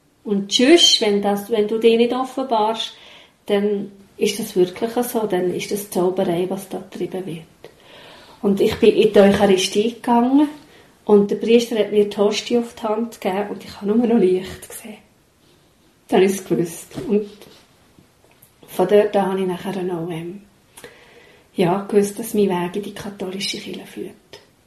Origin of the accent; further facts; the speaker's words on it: Bern, Switzerland; Also eben, wie man ja gehört, bin ich Bernerin und ich bin auch im Emmental aufgewachsen. Ich bin also auch reformiert aufgewachsen